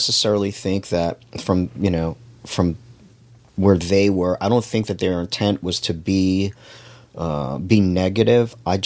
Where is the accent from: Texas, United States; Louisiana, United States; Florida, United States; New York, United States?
New York, United States; New York City; born there; I was raised Catholic, come from a Catholic family. I was born in New York City. My mom was Italian. My dad was Irish.